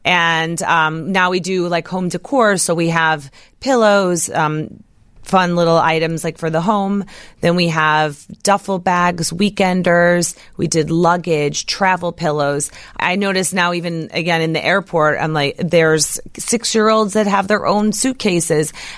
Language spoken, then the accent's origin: English; Chicago, Illinois, United States; Well, I mean, I'm born and raised in Chicago.